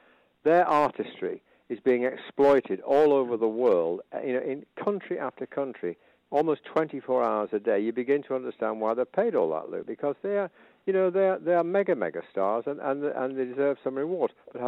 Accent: Oldham, North West England, United Kingdom; I was born and bred in Oldham.

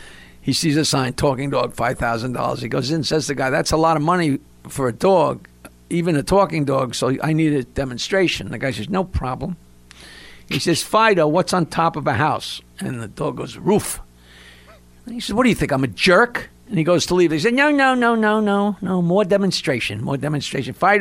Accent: New York, United States; So they're from Nashville, and I'm from New York, and we meet in the first-class lounge.

